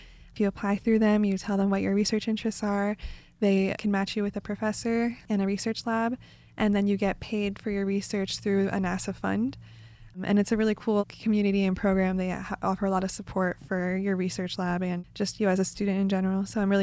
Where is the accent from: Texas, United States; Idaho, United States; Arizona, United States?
Arizona, United States; Phoenix; I grew up in Phoenix, okay. So I'm just like 2 hours north of here.